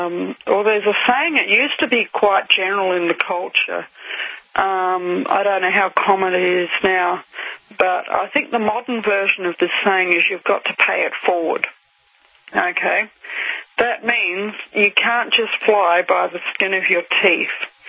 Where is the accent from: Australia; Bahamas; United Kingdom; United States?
Australia; And we have a name in our country for such vehicles. They're called paddock bombs. Okay, a paddock being an Australian word for a field